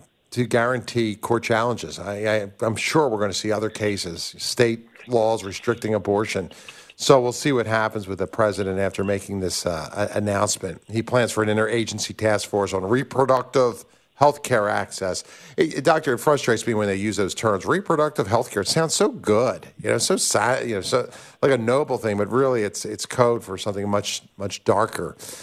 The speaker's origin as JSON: {"language": "English", "region": "Pennsylvania", "country": "United States", "tie": "born or raised there", "said": "You know, you're in Pennsylvania. It's my home state."}